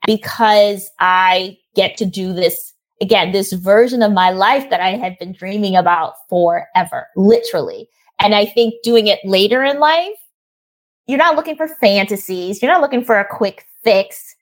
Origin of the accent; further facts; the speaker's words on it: Wisconsin, United States; now in Spain; I was a Black girl growing up in Wisconsin.